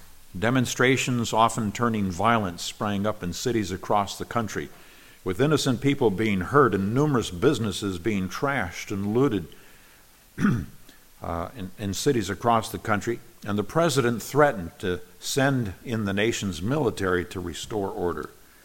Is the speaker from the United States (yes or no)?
no; Nigeria; I grew up in Nigeria, West Africa. A number of the African people there took care of me when I was an infant.